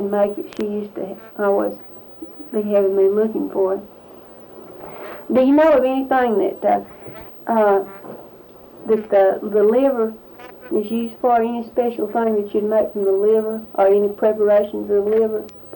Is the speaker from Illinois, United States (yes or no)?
no; Louisville, Kentucky, United States; I guess growing up in Louisville, as I did